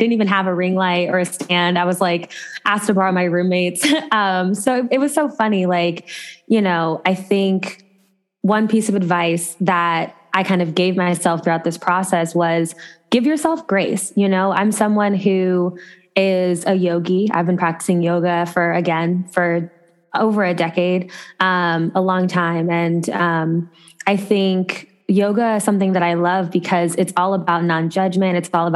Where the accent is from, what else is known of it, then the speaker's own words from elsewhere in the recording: Ohio, United States; And so I grew up in Ohio. I got a great love of the arts there.